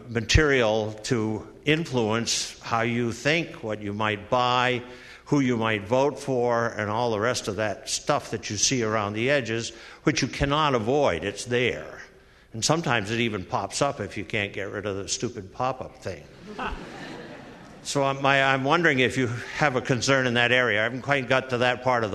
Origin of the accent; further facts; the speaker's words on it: Newton, Massachusetts, United States; I'm from Newton.